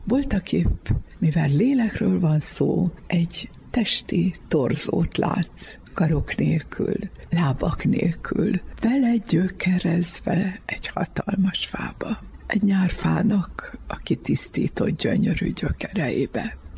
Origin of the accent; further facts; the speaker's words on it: Debrecen, Hajdú-Bihar, Hungary; Hát én egy iparos gazdálkodó család egyetlen gyermekeként nőttem föl